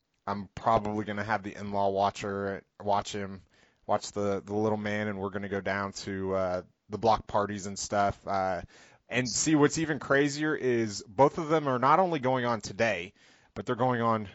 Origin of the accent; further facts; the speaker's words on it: Ireland; Of course, with us both being Irish, every day is St. Paddy's Day to us.